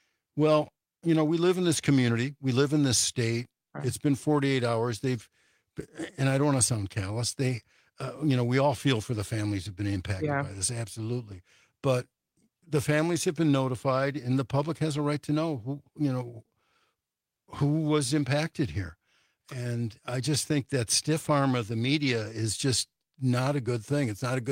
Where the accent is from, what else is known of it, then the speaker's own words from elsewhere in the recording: Highland Park, Illinois, United States; now in Madison, United States; Not unexpected because, you know, like I grew up in Highland Park, Illinois, and they had that 4th of July parade shooting there.